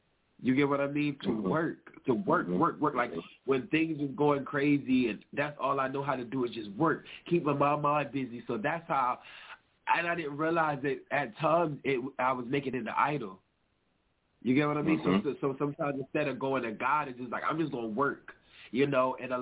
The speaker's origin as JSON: {"language": "English", "town": "Trenton", "region": "New Jersey", "country": "United States", "said": "because I'm from Trenton. Trenton is a city, you know, and it's the capital of New Jersey, and it's basically the hood."}